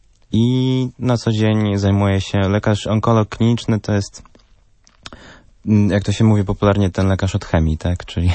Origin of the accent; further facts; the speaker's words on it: Warsaw, Masovian Voivodeship, Poland; born there; Ja jestem urodziłem się w Warszawie i studiowałem w Warszawie